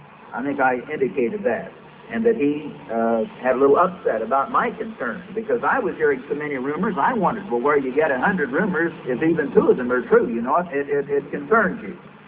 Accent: Missouri, United States; But I'm from Missouri.

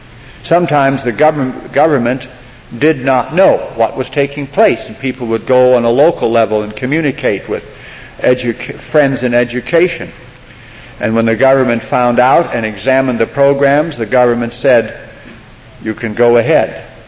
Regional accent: California, United States; born there; There was also a lake in the county in which I was born in Northern California.

